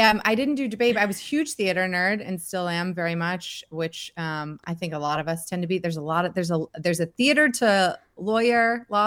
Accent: Georgia, United States; That as a woman growing up in Georgia, that wasn't a part of my future that I saw.

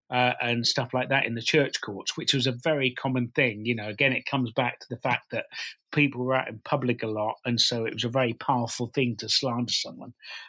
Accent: Norwich, East of England, United Kingdom; not only because I come from Norwich

